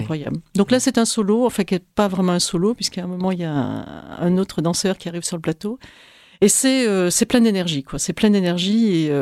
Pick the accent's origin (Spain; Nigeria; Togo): Spain; accent: Spanish; French is a second language; moi aussi j'ai un accent espagnol assez épouvantable.